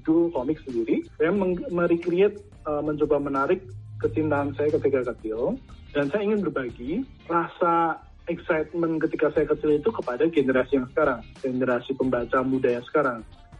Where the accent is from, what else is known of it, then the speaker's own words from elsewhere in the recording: Surabaya, East Java, Indonesia; saya dari Surabaya, Indonesia.